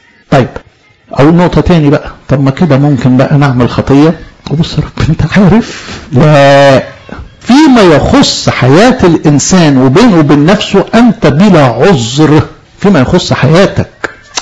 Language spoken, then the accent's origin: Arabic; Egypt; ما هو احنا طبيعتنا كمصريين كده، ما نملش للمغامره